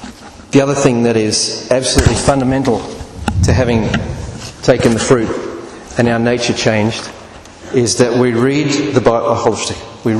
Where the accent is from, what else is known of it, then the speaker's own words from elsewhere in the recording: Australia; Now, I'm an Australian